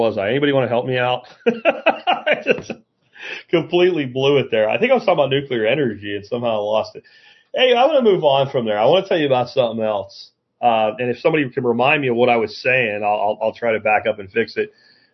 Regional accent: Jacksonville, Florida, United States; I mentioned I grew up in Jacksonville, Florida.

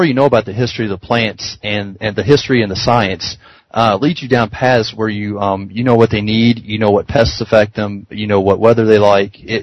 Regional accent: the South, United States; Well, you know, I'm from the South, so, you know, or mid South at least, so we eat a lot of cooked cabbage.

